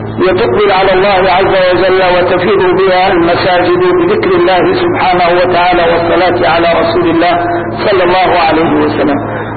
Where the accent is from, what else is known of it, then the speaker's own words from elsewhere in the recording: Damascus, Damascus Governorate, Syria; أما الشكر فهو أن الله عز وجل جعل في بلدتنا لا سيما دمشق هذه مجالس ذكر أحسن